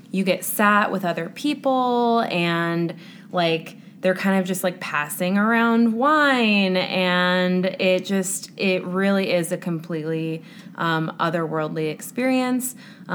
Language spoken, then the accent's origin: English; Chicago, Illinois, United States; and I'm from Chicago originally